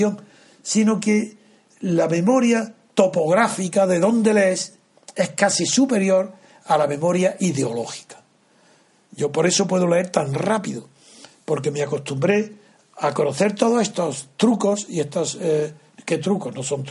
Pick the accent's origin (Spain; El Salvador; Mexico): Spain; Alhama, Andalusia; born there; also born or lived in Órgiva; Mi padre era de Órgiva, mi madre de Órgiva. Yo, pues, todos mis ascendientes son de Órgiva, de la Alpujarra, pero nací en Alhama.